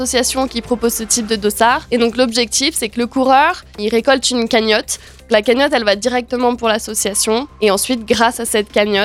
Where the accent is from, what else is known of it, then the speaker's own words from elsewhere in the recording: Sainte-Foy-Tarentaise, Auvergne-Rhône-Alpes, France; je suis une sportive locale, je viens de Sainte-Foy mais je m'entraîne à Tignes maintenant depuis plusieurs années.